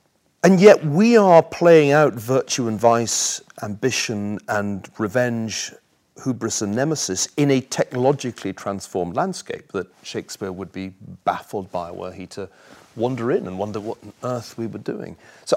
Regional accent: Scotland, United Kingdom; in Scotland, and I remember one day I was ill and couldn't go to school.

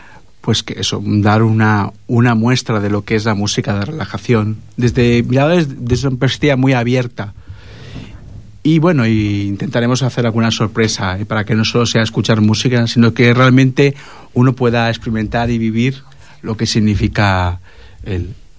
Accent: Ripoll, Catalonia, Spain; es mi pueblo, es mi pueblo. Yo con esto te digo ya mucho. No es el pueblo más bonito del mundo, desde luego. No es el lugar más sano del mundo, pero sigue siendo mi pueblo.

